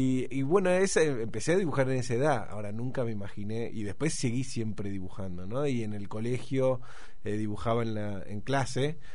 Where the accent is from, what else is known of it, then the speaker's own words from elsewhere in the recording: Argentina; Yo, en cambio, soy argentino, argentino.